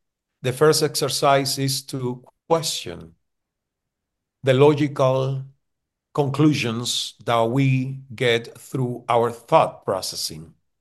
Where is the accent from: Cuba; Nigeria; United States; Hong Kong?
Cuba; when I was growing up in Cuba and I started as a radio broadcaster